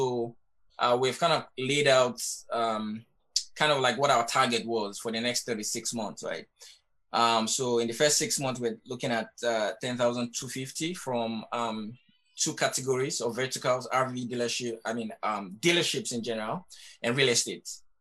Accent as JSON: {"language": "English", "country": "Nigeria", "lives_now": "United States", "said": "I'm originally from Nigeria. And when I was in college in the U.S."}